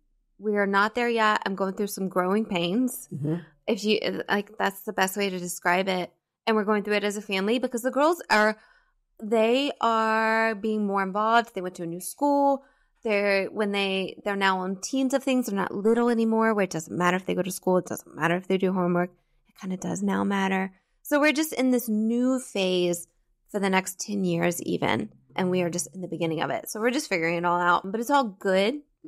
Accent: Georgia, United States; moved away; also born or lived in Texas / Alabama; I was born in Texas, grew up in Georgia, went to school in Alabama. I went to Auburn, and somehow I am now living in Massachusetts.

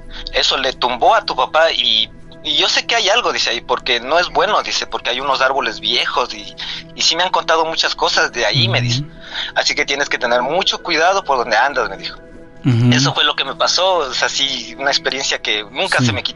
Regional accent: Ecuador; now in Kansas City, United States; Por el momento estoy en Estados Unidos, pero yo soy de Ecuador

